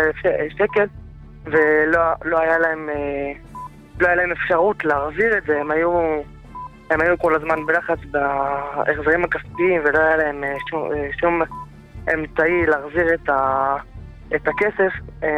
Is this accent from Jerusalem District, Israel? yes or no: no; Beitar Illit, Judea and Samaria Area, Israel